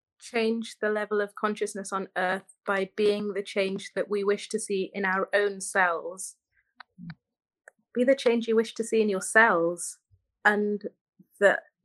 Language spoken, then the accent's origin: English; Wales, United Kingdom; yeah, I'm Welsh.